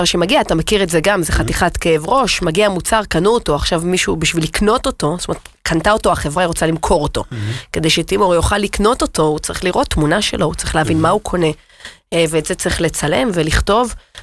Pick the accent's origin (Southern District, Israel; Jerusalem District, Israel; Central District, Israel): Southern District, Israel; Beersheba; born there; וגם נולדתי בבאר שבע